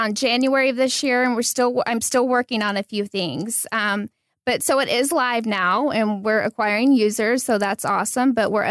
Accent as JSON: {"language": "English", "region": "Tennessee", "country": "United States", "lives_now": "Beverly Hills, United States", "said": "I'm from a small town outside of Nashville"}